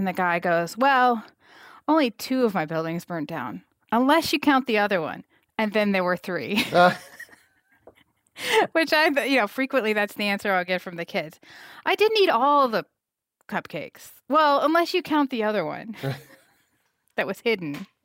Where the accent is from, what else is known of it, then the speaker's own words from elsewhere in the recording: Montana, United States; I got the job because I was from Montana, and I think the executive director at the time liked Montana.